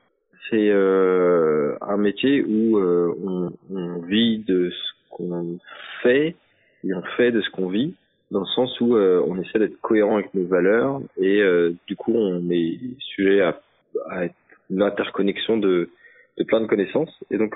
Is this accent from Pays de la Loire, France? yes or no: yes; Pays de la Loire, France; Parce que j'ai grandi, enfin je suis né, j'ai grandi, j'ai évolué en Sarthe, donc je connais plutôt bien le département et les acteurs qui y sont, etc.